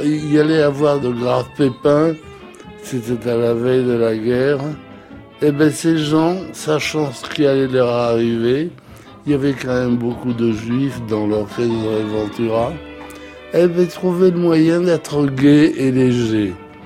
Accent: Bordeaux, Nouvelle-Aquitaine, France; now in Paris, France; Vous savez, je suis un provincial. Quand je suis arrivé à Paris, j'avais été enchanté par la bonhomie des Parisiens. Je venais de Bordeaux.

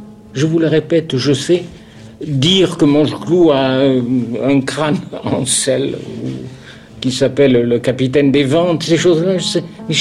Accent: Corfu, Ionian Islands, Greece; born there; French is a second language; Je suis né à Corfou.

